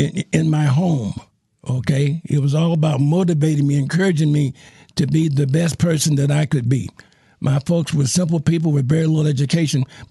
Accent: Chicago, Illinois, United States; So I was conceived in Yazoo. I was born in Chicago. And in Chicago, I saw lots of things happening back during that time.

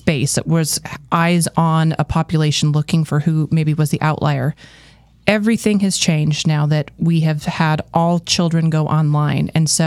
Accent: Albuquerque, New Mexico, United States; I remember in my elementary school years, and I grew up in Albuquerque

